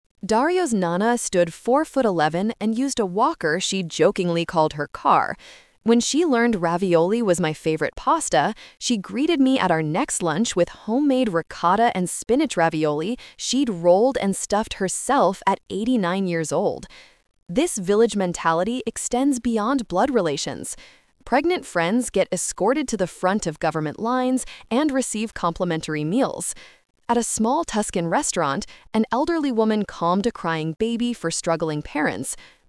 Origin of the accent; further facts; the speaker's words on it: United States; The most frequent attacks question my intelligence specifically because I'm American.